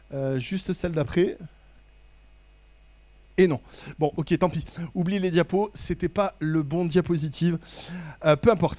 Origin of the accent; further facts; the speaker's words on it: France; en tant que Français, on a une capacité hallucinante et remarquable de dire tout ce qui ne va pas chez les autres